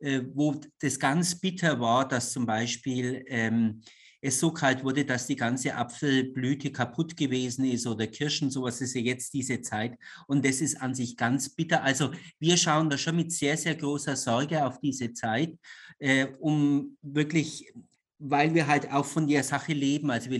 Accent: Bavaria, Germany; Ich komme aus dem Fränkischen.

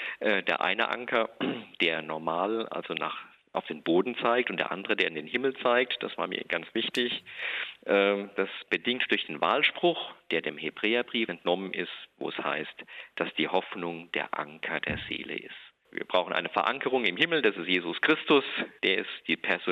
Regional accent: Ludwigshafen, Rhineland-Palatinate, Germany; die Verbindung zur Seefahrt kommt durch meine Heimatstadt Ludwigshafen.

